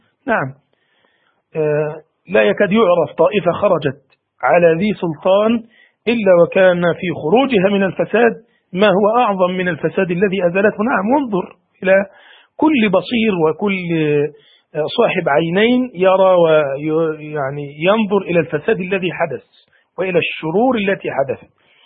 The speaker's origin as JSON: {"language": "Arabic", "country": "Egypt", "said": "عندنا في مصر بعض من يقوله"}